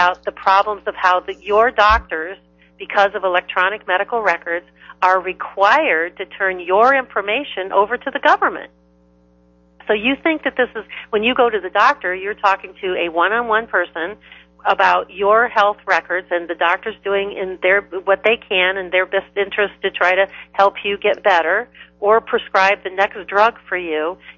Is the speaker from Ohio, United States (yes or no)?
yes; Cleveland, Ohio, United States; I'm from Cleveland, Ohio, so they work for the Cleveland Clinic or the University Hospital System.